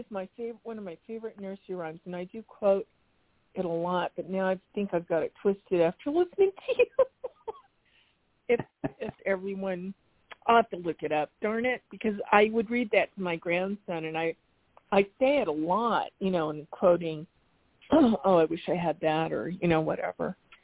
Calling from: Arizona, United States; from Arizona.

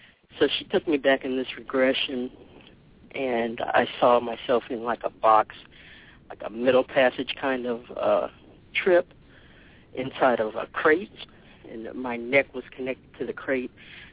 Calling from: Washington, District of Columbia, United States; I'm calling from Washington, D.C.

